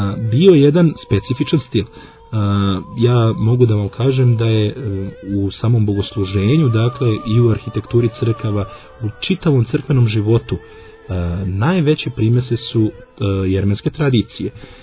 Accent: Serbia; born there; rekao sam da sam rođen u Srbiji i da imam 20 godina.

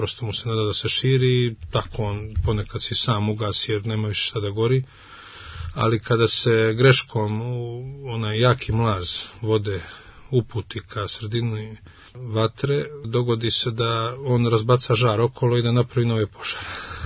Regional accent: Luštica, Herceg Novi Municipality, Montenegro; Ja sam inače od trenutka kada sam primio dužnost Luštičkog paroha, to je moje rodno selo, priključio se dobrovoljnom vatrogasnom društvu

